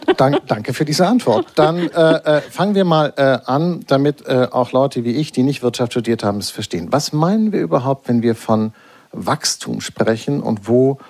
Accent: Hamburg, Germany; ich komme aus Hamburg.

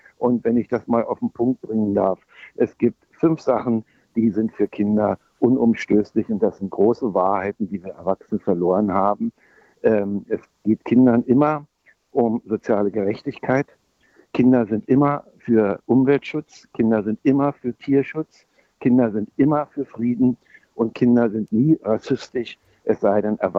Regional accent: Berlin, Germany; Ich bin da am Schlesischen Tor groß geworden und das prägt einen für sein Leben.

